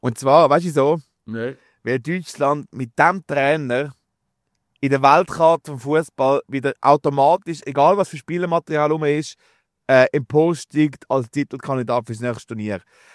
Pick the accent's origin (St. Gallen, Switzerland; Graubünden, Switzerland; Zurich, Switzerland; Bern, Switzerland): Zurich, Switzerland; Niederhasli; Ich bin in Niederasli aufgewachsen, geboren.